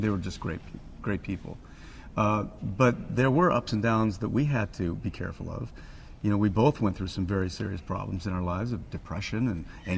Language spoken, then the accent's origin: English; Chicago, Illinois, United States; This was home for me for a long, long time with Joseph. So I'm basically a Chicagoan.